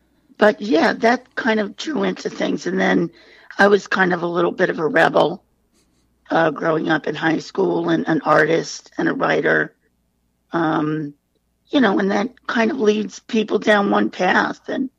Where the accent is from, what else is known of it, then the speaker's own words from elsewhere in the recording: New York, United States; Well, I grew up on Long Island in the suburbs.